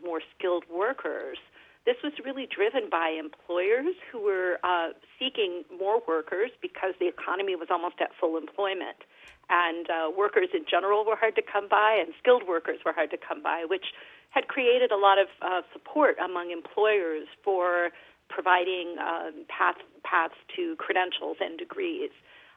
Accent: California, United States; born there; I am right here in Western Michigan, but I am a Californian by birth

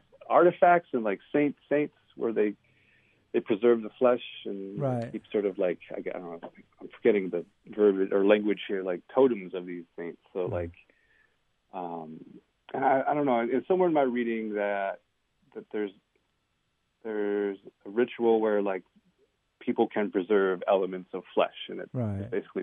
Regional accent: Window Rock, Arizona, United States; also born or lived in Flagstaff; I did. I grew up in Window Rock and Flagstaff.

